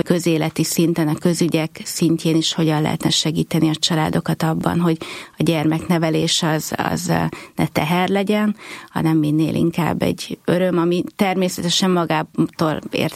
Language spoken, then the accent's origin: Hungarian; Hungary; hogy a büszkék vagyunk arra, hogy magyarok vagyunk